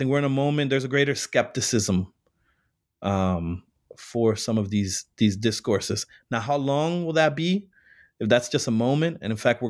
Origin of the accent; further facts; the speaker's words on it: Chicago, Illinois, United States; I was born and raised in Chicago and worked many years prior to grad school in the Puerto Rican community.